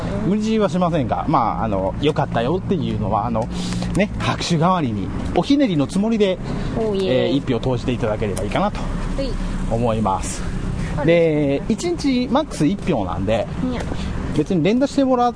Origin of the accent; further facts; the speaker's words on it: Kansai, Japan; accent: Kansai; 俺の関西弁でまた燃えてんのね。